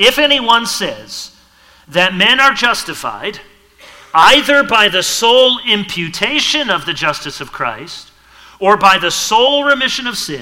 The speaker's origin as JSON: {"language": "English", "region": "Michigan", "country": "United States", "tie": "born or raised there", "said": "it comes from my many years living in Michigan. And I grew up in Michigan and grew up playing pond hockey"}